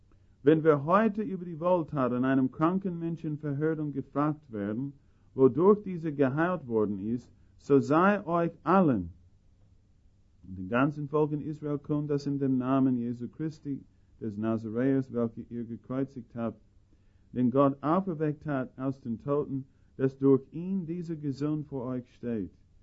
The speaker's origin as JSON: {"language": "German", "country": "Austria", "said": "Und besonders Leute aus die Bauernleute und so weiter bei uns in Österreich, wenn sie an einem vorbeigehen, der einen Doktortitel hat"}